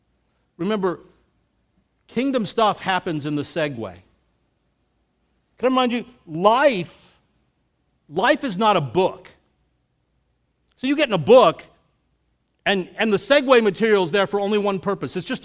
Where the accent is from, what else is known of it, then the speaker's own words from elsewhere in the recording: El Paso, Texas, United States; But I am from El Paso, Texas.